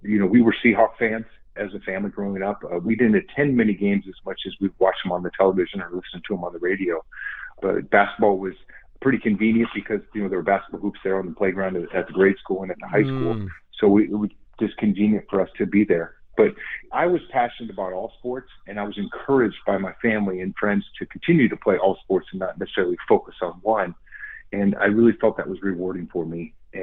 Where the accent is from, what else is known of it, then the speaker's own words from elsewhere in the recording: Aberdeen, Washington, United States; I was born and raised in Aberdeen, Washington, which is a town about 2 hours southwest of Seattle.